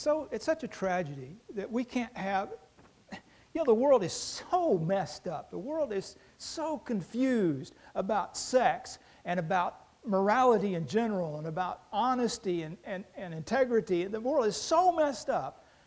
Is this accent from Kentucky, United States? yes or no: yes; Kentucky, United States; This is one of these snake handling churches from my home state of Kentucky.